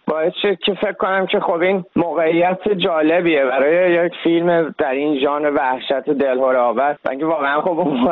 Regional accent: Iran; moved away as an adult; من چون 18-19 سال تو ایران زندگی کردم، بزرگ شدم

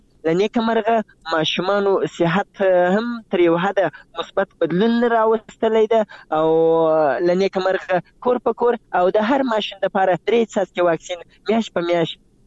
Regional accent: Zabul, Afghanistan; زه د زابل یم او پرون له زابل نه بله ورځ رالم تقریبا.

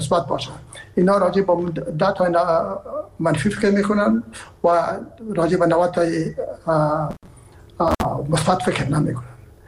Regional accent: Herat, Afghanistan; ما که هستم از هرات هستم و پدر و مادر بعد هرات هستن

